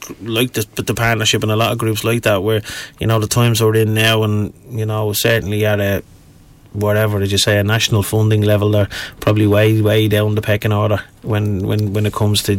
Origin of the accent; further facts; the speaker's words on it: Finglas, Leinster, Ireland; And I've seen it when I grew up in Finglas South, when back in the 70s and 80s